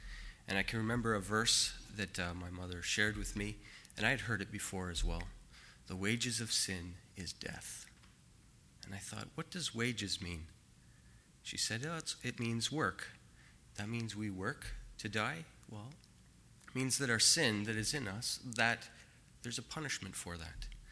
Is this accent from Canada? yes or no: yes; Canada; I am from Canada. If you don't know where Canada is